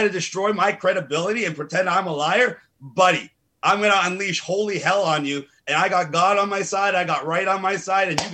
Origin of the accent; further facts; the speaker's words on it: Italy; Then yesterday, I went to my hometown after Italy won the Euro because I'm an Italian.